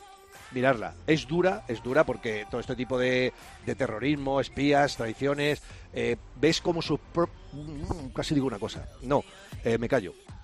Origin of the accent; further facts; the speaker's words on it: Spain; Yo, como español y como 2 equipos de Madrid